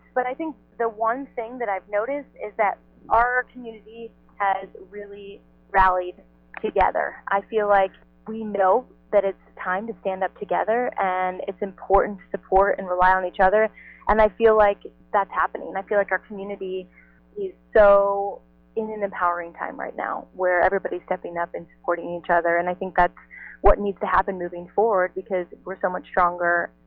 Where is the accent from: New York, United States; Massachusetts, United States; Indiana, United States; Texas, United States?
Indiana, United States; now in Los Angeles, United States; I come from Indiana, so I haven't always been in Los Angeles.